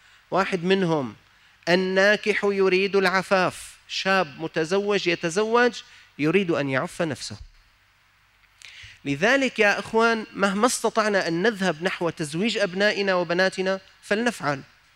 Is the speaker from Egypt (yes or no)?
no; Syria; عندنا في سوريا